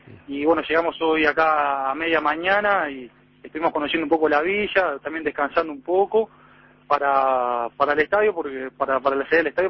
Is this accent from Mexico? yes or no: no; Uruguay; porque como deportista uruguayo es difícil aspirar a esta calidad